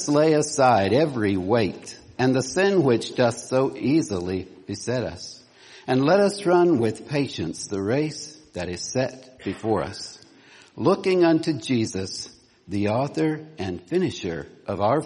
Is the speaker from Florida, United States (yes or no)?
no; Ripley, West Virginia, United States; I'm from Ripley, West Virginia. And if you want to visit a colorful place, come see us sometime.